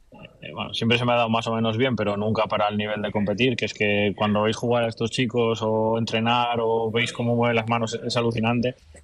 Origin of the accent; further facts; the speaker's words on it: Cantabria, Spain; yo además soy del norte, soy de Cantabria, o sea que a mí me pillaba muy cerca